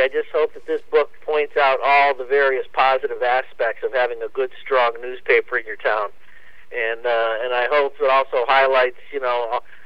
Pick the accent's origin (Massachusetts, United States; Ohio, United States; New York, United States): Ohio, United States; Bay Village; when I grew up in Bay Village, and I went to high school at St. Ed's